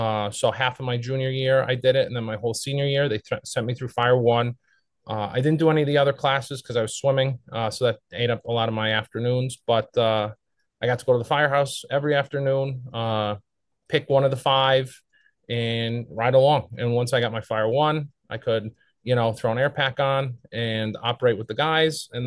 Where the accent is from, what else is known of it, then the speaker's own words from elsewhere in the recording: Shorewood, Wisconsin, United States; I grew up in Shorewood, Wisconsin, and we went to the firehouse for a visit.